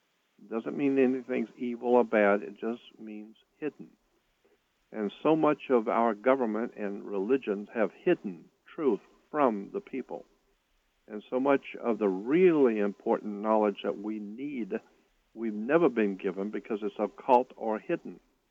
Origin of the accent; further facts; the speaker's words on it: Florida, United States; I was born and raised in Florida, in the Panhandle area, and I had so many strange experiences as a child.